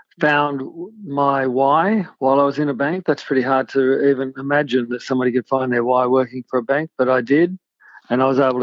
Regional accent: Westmead, New South Wales, Australia; So I grew up in Westmead, you know, which is a little suburb of Parramatta, so Western Suburbs kid.

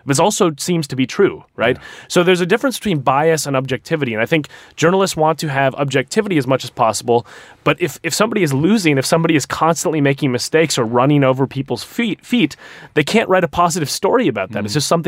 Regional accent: United States; moved away as an adult; now in London, United Kingdom; as an American living in London, you have an inversion of the American media here in Britain.

